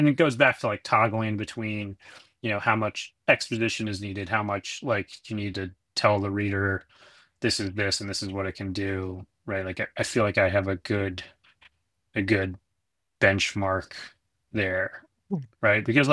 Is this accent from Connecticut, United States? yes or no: yes; Connecticut, United States; I thought, like, I grew up in Connecticut, I thought it was kind of an edgy thing to, like, know how to shoot.